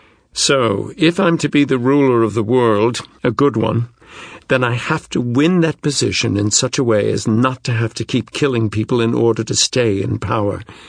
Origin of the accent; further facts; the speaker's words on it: United States; It's what I learned from growing up in America.